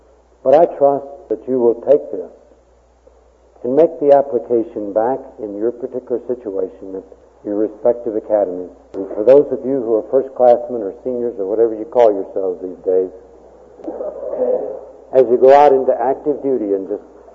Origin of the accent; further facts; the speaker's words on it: Texas, United States; now in Colorado, United States; I grew up down in East Texas, and we had cockroaches down there. We don't have them up here in Colorado.